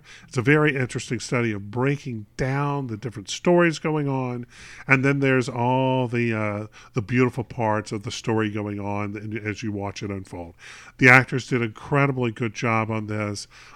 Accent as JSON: {"language": "English", "region": "North Carolina", "country": "United States", "said": "I'm from North Carolina. Duke's in North Carolina. What can I say? It's a local boy."}